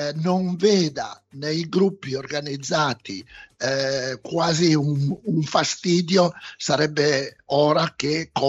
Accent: Turin, Piedmont, Italy; noi siamo di Torino, conosciamo bene questa zona

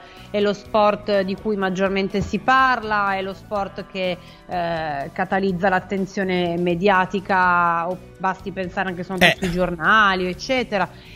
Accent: Cuneo, Piedmont, Italy; Beh, io sono di Cuneo, eh.

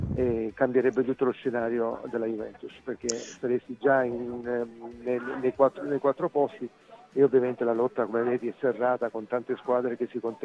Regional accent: Lecce, Apulia, Italy; Sì, sono di Lecce

